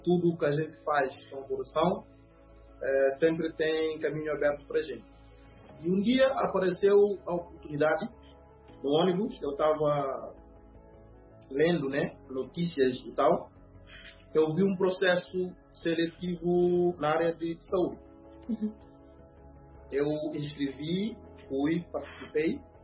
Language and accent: Portuguese; Bissau, Guinea-Bissau; Eu sou natural da Guiné-Bissau, de uma família humilde, pai e mãe ainda de vida, 2 irmãos mais velhos, 3 irmãs mais novas e 2 irmãs mais velhas. Eu estudei lá em Bissau